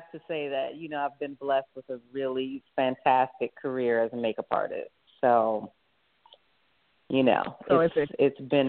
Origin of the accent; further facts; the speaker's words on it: Toledo, Ohio, United States; moved away as an adult; now in New York, United States; I moved to New York from Toledo, Ohio, to become a fashion designer.